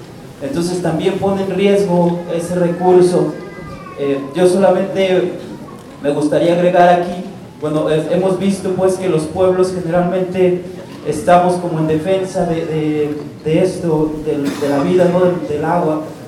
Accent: Lagos de Moreno, Jalisco, Mexico; vengo de la comunidad de San Juan de la Laguna, Lagos Moreno, en Jalisco.

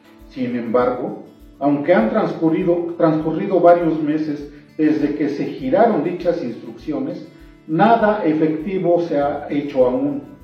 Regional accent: Melchor Ocampo, State of Mexico, Mexico; Soy originario de Melchor Ocampo, Estado de México.

